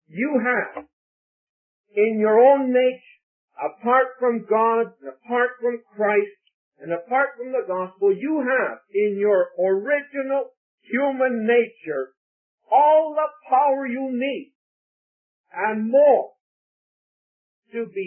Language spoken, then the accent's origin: English; Vancouver, British Columbia, Canada; We're from Vancouver, Canada